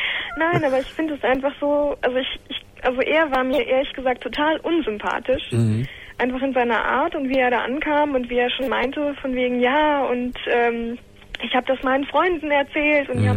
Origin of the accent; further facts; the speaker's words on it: Silesian Voivodeship, Poland; born there; Ich bin geboren in Polen.